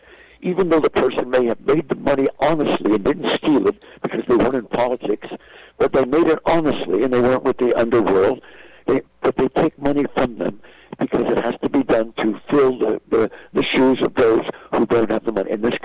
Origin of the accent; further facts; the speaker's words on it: United States; I'm speaking as an American citizen who grew up and have studied history.